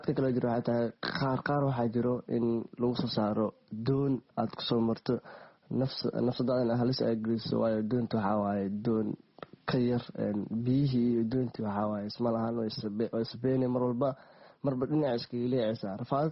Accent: Jowhar, Middle Shabelle, Somalia; born there; inkasta aan Jowhar jeclahay inay tahay magaalada aan ku dhashay

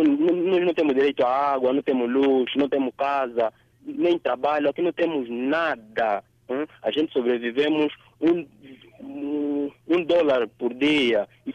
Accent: Angola; Nós, como angolanos, somos considerados como estrangeiros no nosso país.

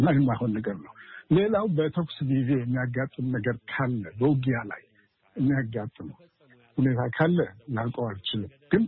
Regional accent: Eritrea; moved away as an adult; also born or lived in Ethiopia; now in United States; ትውልድ ሀገሬ ኤርትራ። ያደግኩበት ኤርትራ በኮሌጅ ደረጃና ከዛ በኋላ ስራ ኢትዮጵያ ለረጅም ዓመታት ቆይቻለሁ። ከዛ በኋላ ወደ አሜሪካን ሀገር መጥቼ እዚህ በአስተማሪነት ዩኒቨርሲቲ ስራ ነበር። አሁን ጡረተኛ ነኝ።

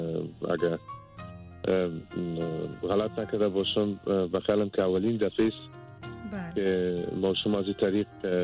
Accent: Afghanistan; born there; ما خودم افغانستان وطنم است. در افغانستان تولد شدیم و بسیار علاقه دارم که به افغانستان بیایم.

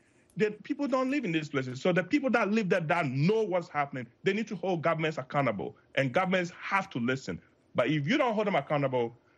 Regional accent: Kibi, Eastern Region, Ghana; I'm from Kibi, the hometown of the president

